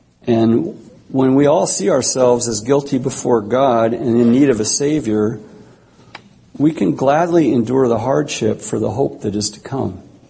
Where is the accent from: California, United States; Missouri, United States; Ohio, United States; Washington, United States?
Washington, United States; Fircrest; now in Seattle, United States; And I grew up in Fir Crest, so besides being an absolute culture shock